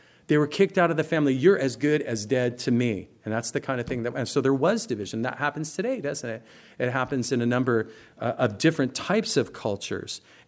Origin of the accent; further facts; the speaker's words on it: United States; born there; I'm born in America. I'm an American. I'm a Republican. I'm a Methodist.